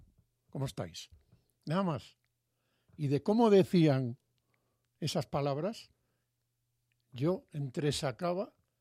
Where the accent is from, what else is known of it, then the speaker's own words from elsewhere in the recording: Galicia, Spain; yo soy fatalista, como buen gallego